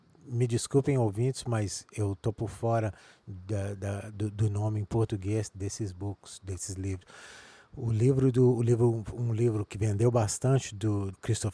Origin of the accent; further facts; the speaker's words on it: Belo Horizonte, Minas Gerais, Brazil; nós dois somos de Belo Horizonte, de Minas Gerais